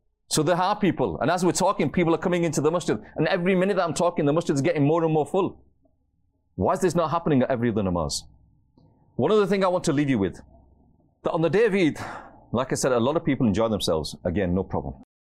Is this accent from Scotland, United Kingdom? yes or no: no; Bury, North West England, United Kingdom; Many, many years ago, an event took place in my local masjid. I'm from Bury, not very far from here